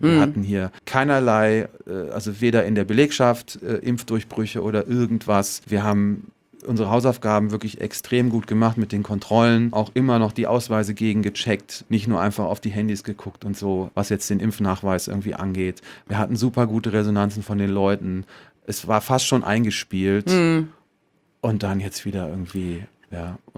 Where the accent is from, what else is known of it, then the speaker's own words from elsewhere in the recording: North Rhine-Westphalia, Germany; ich komme ja nicht aus Franken, sondern da aus der Nähe von Köln.